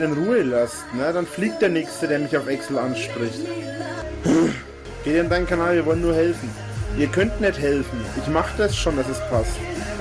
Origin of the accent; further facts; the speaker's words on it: Bavaria, Germany; Ich wohne nicht mal 30 Kilometer von Erlangen entfernt.